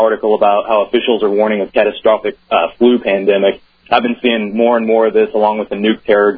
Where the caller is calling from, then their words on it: Kansas, United States; Hey, I'm calling from Kansas, Alex.